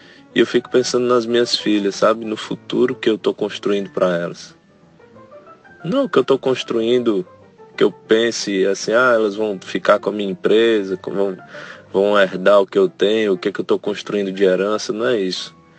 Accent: Fortaleza, Ceará, Brazil; Eu sou de Fortaleza, sou dentista.

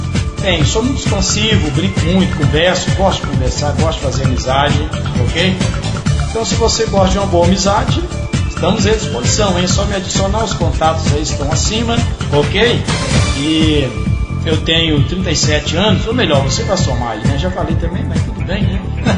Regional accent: Belo Horizonte, Minas Gerais, Brazil; sou aqui de BH, Minas Gerais

